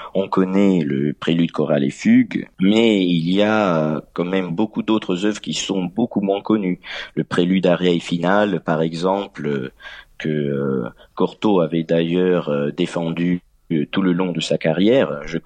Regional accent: Saint-Cloud, Île-de-France, France; born there; Je suis né à Saint-Cloud, près de Paris, et j'ai commencé le piano à l'âge de 5 ans.

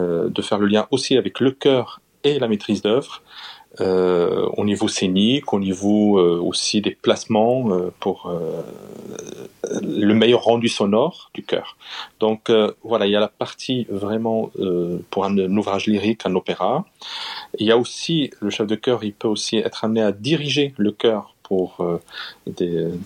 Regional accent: Morocco; born there; Je suis né au Maroc.

